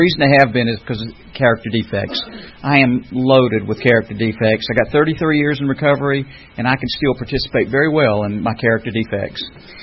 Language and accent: English; Brunswick, Georgia, United States; born there; And I was born in South Georgia, Brunswick, down there.